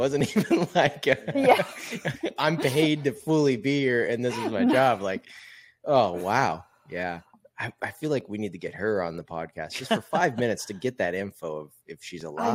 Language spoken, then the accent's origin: English; Arizona, United States; I'm from Arizona and I never even heard of this place.